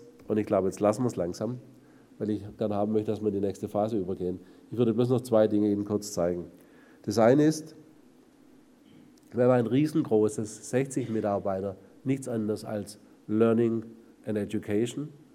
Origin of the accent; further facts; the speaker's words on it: Germany; das ist ein Missverständnis, ich bin Deutscher.